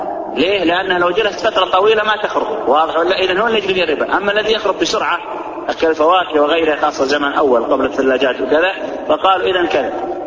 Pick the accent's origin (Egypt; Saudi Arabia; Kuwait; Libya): Saudi Arabia; عندنا في السعودية